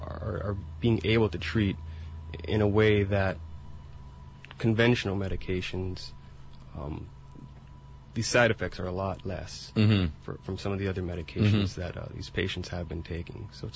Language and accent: English; Hawaii, United States; also born or lived in Kauai; Originally from Oahu.